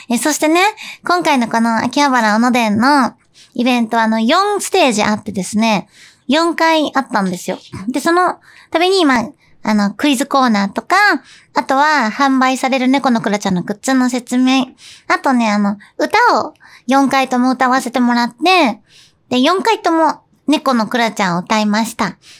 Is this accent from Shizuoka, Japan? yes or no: no; Tokyo, Japan; 私東京出身なんですけど、